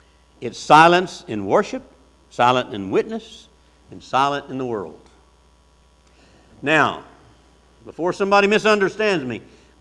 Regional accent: United States; I believe one party is more right than the other, but I'm an American.

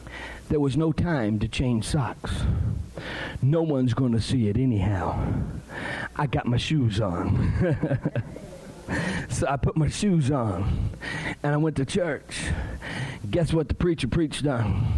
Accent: Toledo, Ohio, United States; I'm from Toledo, Ohio. My wife is from Tennessee. My family is from West Virginia. My mom and dad's from West Virginia.

